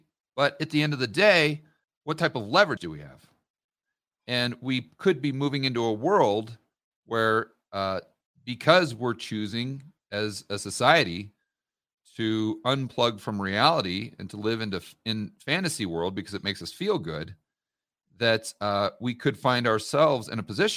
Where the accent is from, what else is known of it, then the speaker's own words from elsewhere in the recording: United States; And as an American, I don't want that to happen.